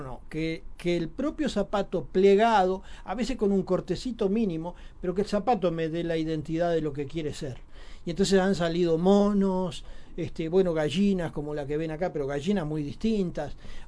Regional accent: Uruguay; yo no soy un indio amazónico, soy uruguayo

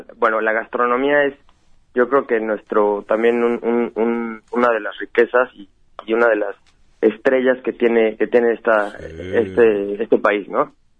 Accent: Mexico; nosotros como mexicanos lo respetamos mucho

